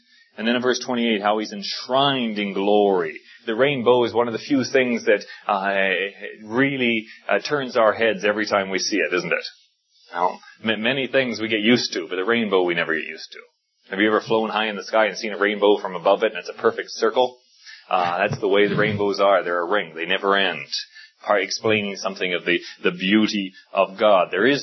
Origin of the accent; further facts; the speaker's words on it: South Africa; I grew up in South Africa, where the majority of the world's gold is mined